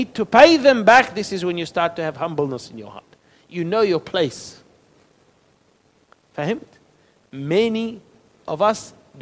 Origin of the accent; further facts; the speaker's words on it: Australia; Because we grew up in Australia, and many people grow up believing they are entitled for things.